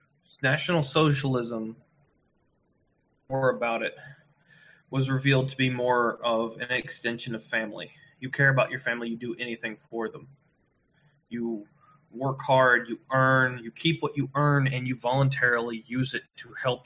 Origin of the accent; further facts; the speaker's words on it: United States; So to identify with my home country, the United States, enough to be able to give up my morals would be reprehensible to me.